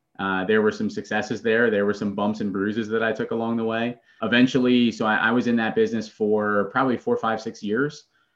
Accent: Philadelphia, Pennsylvania, United States; now in Charlotte, United States; I am originally from Philadelphia. I live in Charlotte presently.

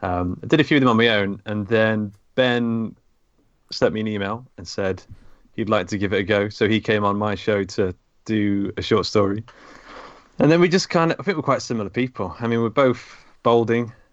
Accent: East Midlands, United Kingdom; Yeah, I live back in my hometown now. I'm in, near Mansfield, which is like 45 minutes out from Nottingham.

